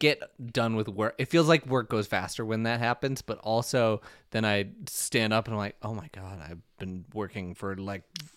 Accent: Minnesota, United States; Like, "Oh … we're from Minnesota."

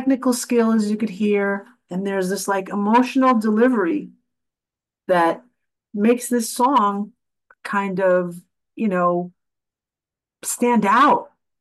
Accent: United States; It must be from my Spartan background, even though I'm an American. My parents come from Sparta

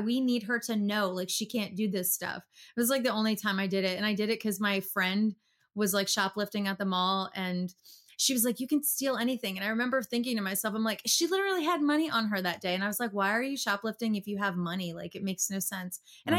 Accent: Pennsylvania, United States; I love Pennsylvania. Ian and I are, you know, both born and raised in Bucks County.

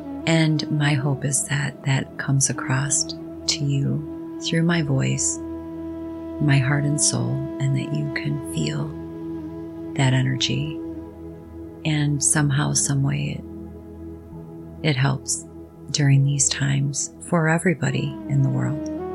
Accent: United States; I am an American and I live in the beautiful state of Wisconsin.

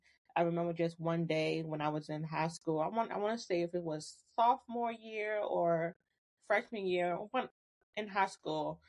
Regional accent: Washington, District of Columbia, United States; So I am originally from Washington, D.C.

